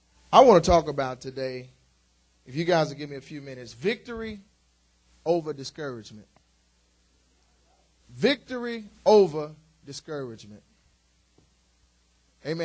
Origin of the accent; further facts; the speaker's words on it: Roxton, Texas, United States; Now, y'all know I'm from Roxton. This is home.